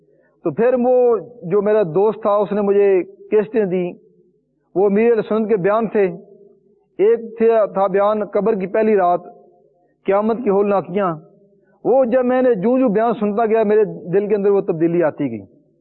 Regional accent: Hafizabad, Punjab, Pakistan; میرا تعلق حافظ آباد شہر سے ہے، ساتھ ایک گاؤں کا میں رہنے والا ہوں.

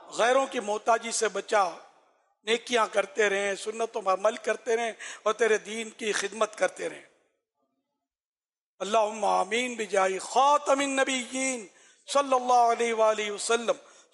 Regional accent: Karachi, Sindh, Pakistan; میرا شہر, کراچی جس میں پیدا ہوا ہوں

